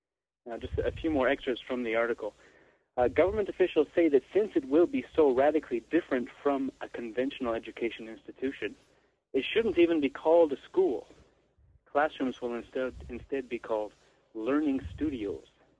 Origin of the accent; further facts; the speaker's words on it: Canada; as a Canadian I have to make sure I pronounce this correctly